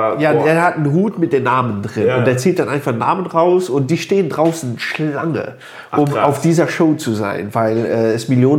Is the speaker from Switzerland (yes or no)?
no; United States; now in Luxembourg; Ich bin Amerikaner, aber ich bin kein typischer Amerikaner. Ich bin gescheit. Ich arbeite hier in Luxemburg. Ich bin mexikanisch-Amerikaner.